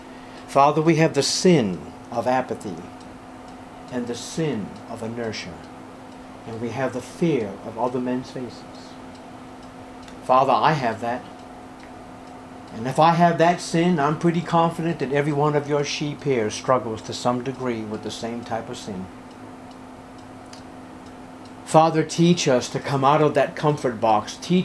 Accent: Topeka, Kansas, United States; "Well, we're from Topeka, Kansas."

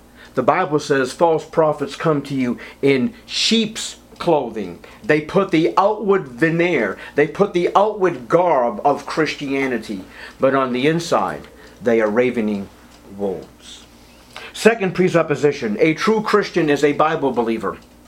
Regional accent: East Coast, United States; I was raised on the East Coast.

